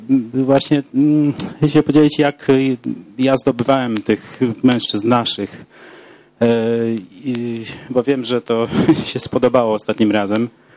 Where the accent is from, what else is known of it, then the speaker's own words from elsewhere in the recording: Kobyłka, Masovian Voivodeship, Poland; Jestem z Kobyłki, koło Warszawy, tam kierunek Wołomin, jakby ktoś był ciekawy.